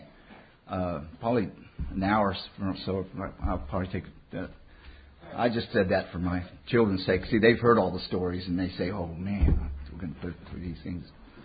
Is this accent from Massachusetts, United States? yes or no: no; Colorado, United States; moved away; also born or lived in California; I was born and raised in Colorado, moved to California, went to high school in California